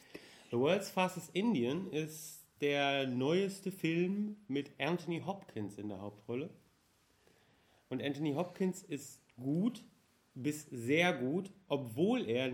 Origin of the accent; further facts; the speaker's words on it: North Rhine-Westphalia, Germany; Das Bördeland, das landwirtschaftlich beackerte Land zwischen, naja, Gesegrund und Soest. Das ist die Soester Börde.